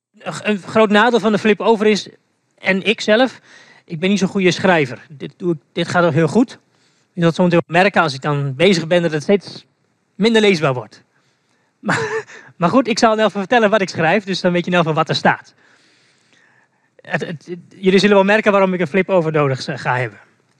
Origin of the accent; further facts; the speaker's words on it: Almelo, Overijssel, Netherlands; Ik kom uit Almelo.